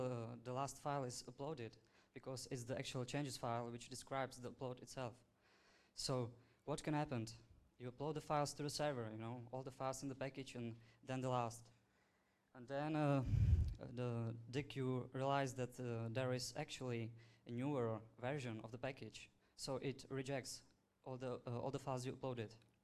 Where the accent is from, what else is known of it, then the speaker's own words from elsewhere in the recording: Czechia; So hi all … from Czech Republic